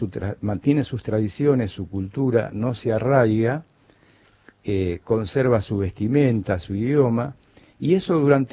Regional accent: Argentina; somos argentinos

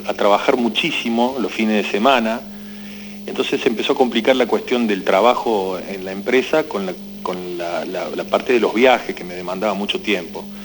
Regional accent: Córdoba, Argentina; moved away as an adult; now in Buenos Aires, Argentina; fue el año 2006 que me convocó Alberto Badía para su programa Badía en Concierto, que me vine de Córdoba a Buenos Aires

